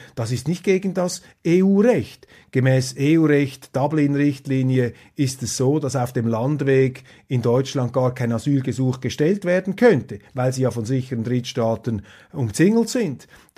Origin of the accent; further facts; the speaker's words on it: Switzerland; aber das sage ich Ihnen als Schweizer